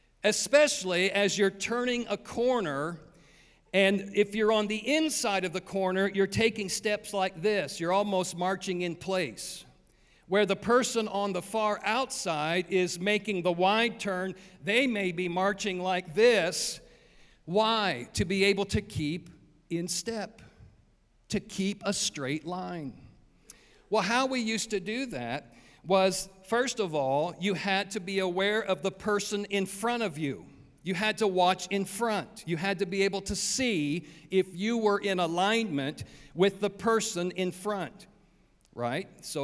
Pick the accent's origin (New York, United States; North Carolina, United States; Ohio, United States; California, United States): Ohio, United States; Oh, yeah, I grew up in Ohio, and I marched not in a band that big